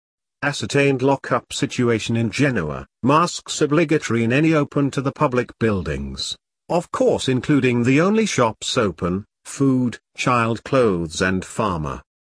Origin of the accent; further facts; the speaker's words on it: England, United Kingdom; Told them that I'm English, have limited Italian and could they please phone the police?